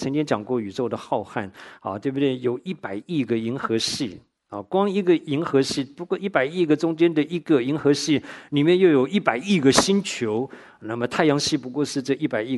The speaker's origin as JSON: {"language": "Chinese", "region": "Tainan", "country": "Taiwan", "tie": "born or raised there", "said": "我到高中的时候都还碰到同学，他这一辈子没有离开过我的家乡台南的啊"}